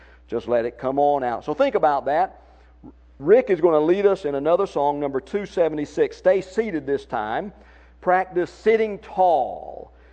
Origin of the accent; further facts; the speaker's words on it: United States; accent: southern; And me, with my southern accent, I don't have much to talk about with this.